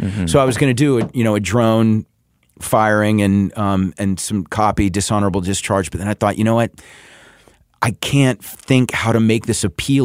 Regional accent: the South, United States; I grew up in the South, and I actually grew up, duck hunting with my dad and quail hunting with my dad.

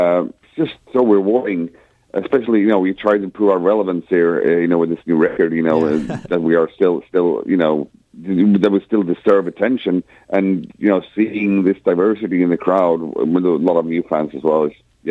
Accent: Sweden; English is a second language; We come from the Swedish fucking winter.

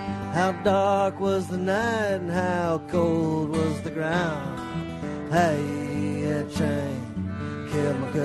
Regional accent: Spencer, Iowa, United States; And I am from Spencer, Iowa, in the Northwest.

